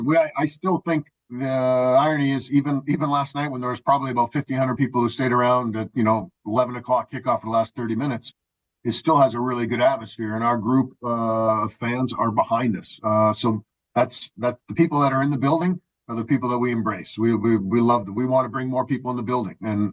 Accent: Vancouver, British Columbia, Canada; Going to Vancouver, my hometown

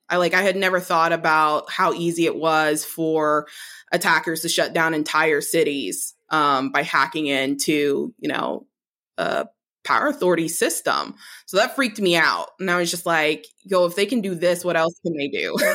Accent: Oklahoma City, Oklahoma, United States; I come from really, well, not necessarily a small town, but it's a, you know, I'm from Oklahoma City. It's not small. It's not a small city, but there's not a lot going on.

